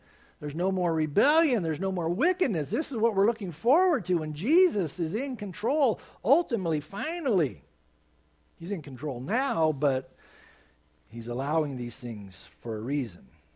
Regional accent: San Diego, California, United States; I remember growing up in San Diego, I surfed, you know, and then when I got saved

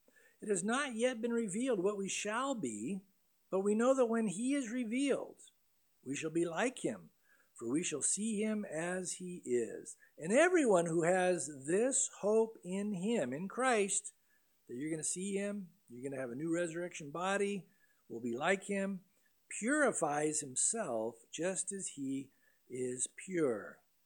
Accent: San Diego, California, United States; I grew up in San Diego. I surfed a lot.

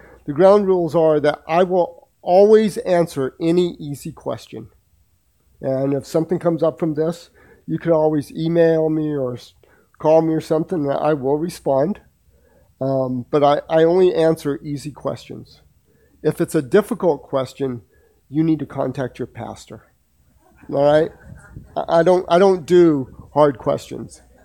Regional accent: Pueblo, Colorado, United States; now in Florida, United States; native of Colorado, okay? I am not from Florida. I currently live in Florida, okay?

